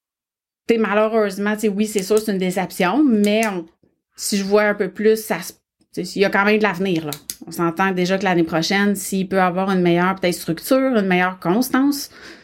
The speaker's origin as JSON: {"language": "French", "town": "Drummondville", "region": "Quebec", "country": "Canada", "said": "Parce qu'on s'entend, je viens de Drummondville, puis okay."}